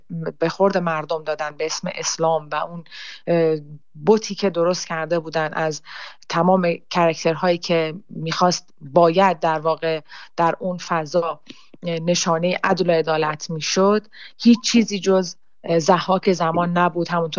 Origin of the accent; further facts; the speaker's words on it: Rasht, Gilan, Iran; moved away; وقتی خبر رو مخصوصا از شهر خودم رشت شنیدم تا این ارتباط وصل بشه از یک کشور دیگه به اون کشوری که هیچ ارتباط اینترنتی درستی هم نداره و هیچ دست رسی من به عنوان یک انسانی که در خارج از ایران زندگی میکنم به اقوامم ندارم